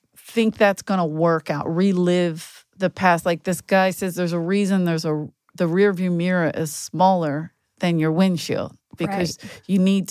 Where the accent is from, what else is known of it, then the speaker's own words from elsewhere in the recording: Philadelphia, Pennsylvania, United States; I'm from South Philadelphia.